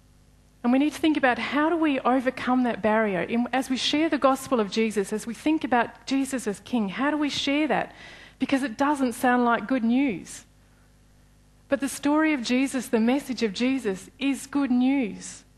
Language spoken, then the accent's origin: English; Australia; And thinking about who we are as Australian people, and I think that the concept of a king is offensive to us.